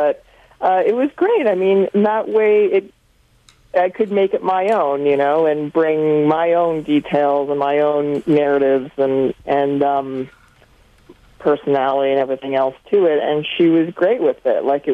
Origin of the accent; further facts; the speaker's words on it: Calgary, Alberta, Canada; I grew up in Calgary, and I never really went to Vancouver that much.